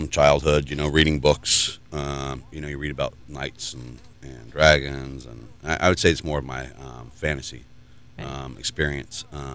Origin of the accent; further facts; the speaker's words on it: Massachusetts, United States; I'm from Massachusetts. We have a great fair there.